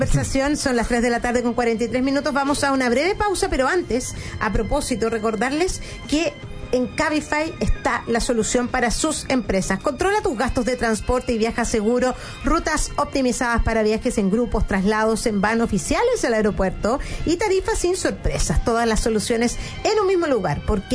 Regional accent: Chile; Y los chilenos somos como somos.

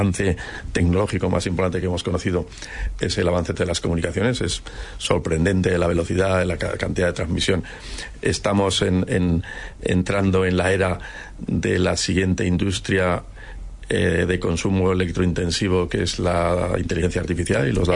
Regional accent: Alcañiz, Aragon, Spain; De una ciudad pequeña de la provincia de Teruel, de Alcañiz.

